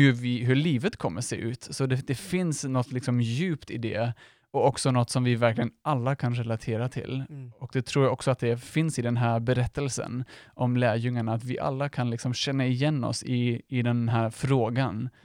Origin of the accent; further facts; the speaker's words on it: Germany; Swedish is a second language; now in Sweden; min mamma och min pappa, de bor i Tyskland där jag kommer ifrån.